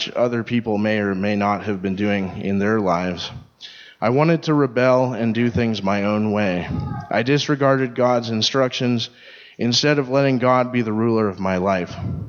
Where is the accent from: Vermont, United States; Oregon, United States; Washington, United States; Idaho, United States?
Washington, United States; Spokane; So I grew up in Spokane